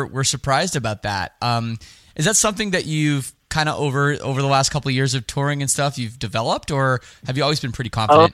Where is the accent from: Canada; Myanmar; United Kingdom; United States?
Canada; Toronto, Ontario; I'm from Canada, I'm from Toronto, I'm kind of from a major city where there's a lot of multiculturalism and stuff.